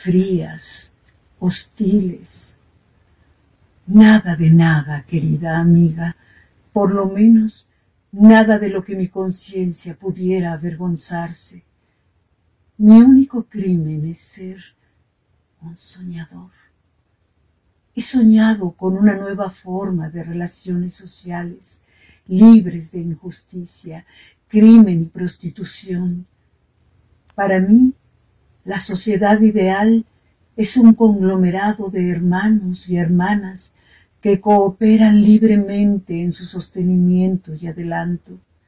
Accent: Mexico City, Mexico; de la Ciudad de México.

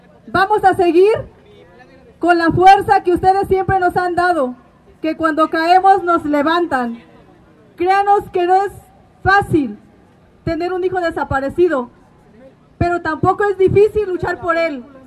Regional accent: Mexico; Tenemos derecho como mexicanos a defendernos.

